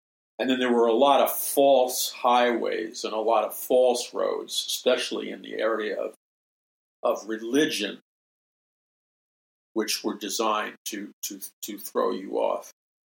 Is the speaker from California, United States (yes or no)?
no; New York City, New York, United States; I didn't meet any born-again Christians ever, as far as I know, growing up in New York City.